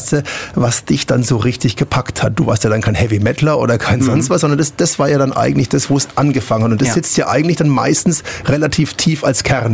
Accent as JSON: {"language": "German", "town": "Würzburg", "region": "Bavaria", "country": "Germany", "said": "weil ich komme aus Würzburg, da ist es ja analog, wir hatten ja auch sehr große Ami-Kasernen"}